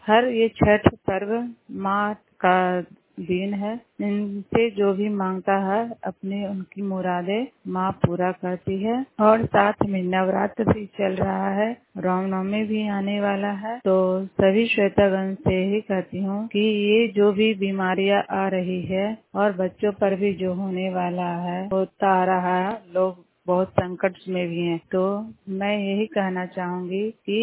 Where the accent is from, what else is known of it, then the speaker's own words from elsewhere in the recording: Bihar, India; ग्राम फतेहपुर मकरौता पंचायत जिला नालंदा की रहने वाली हूँ।